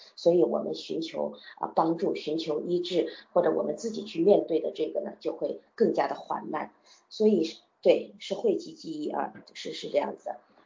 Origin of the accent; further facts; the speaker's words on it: China; 但是我们中国人呢，因为中国的文化呢，他有一些忌讳